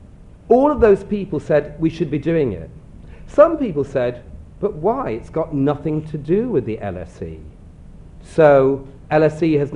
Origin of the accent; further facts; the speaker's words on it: Manchester, North West England, United Kingdom; I grew up in Manchester. For some of you, it means nothing. For me, it meant Kendall Milnes, the Harrods of the North.